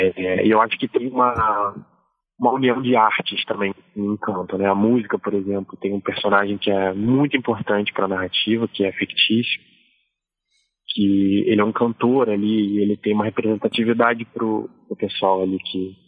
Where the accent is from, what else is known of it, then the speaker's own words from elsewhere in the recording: Rio de Janeiro, Brazil; eu também sou daqui do Rio de Janeiro, eu também sou de cidade grande, né? Não sou do interior, mas a minha família, por parte de mãe e de pai, vieram aqui para o Rio de Janeiro em busca de melhores oportunidades, né? Parte da família da minha mãe veio da Paraíba